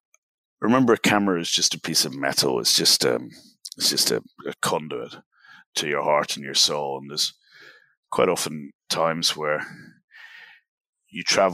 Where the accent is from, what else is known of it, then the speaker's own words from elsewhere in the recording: Scotland, United Kingdom; growing up in Scotland, even though we're kind of shit at football, it was always a big part of the, you know, the conversation.